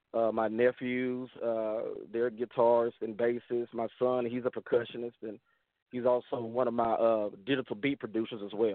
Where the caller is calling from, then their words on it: Angleton, Texas, United States; I'm calling from Angleton, Texas. About an hour south of Houston, Texas.